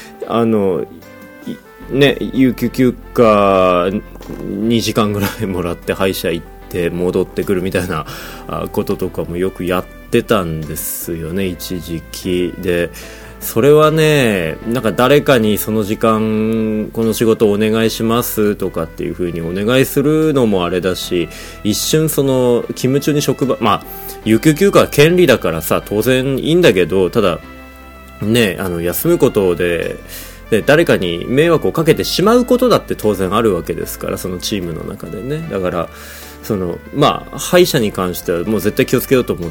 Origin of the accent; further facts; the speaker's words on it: Sapporo, Hokkaido, Japan; 子供の時はあの札幌にいたんで、ヤクルトおばさんが、札幌の実家に毎週来てくれて